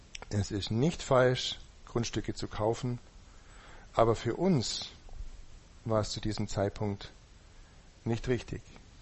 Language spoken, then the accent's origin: German; Buxheim, Bavaria, Germany; Ich bin ja in Buxheim aufgewachsen.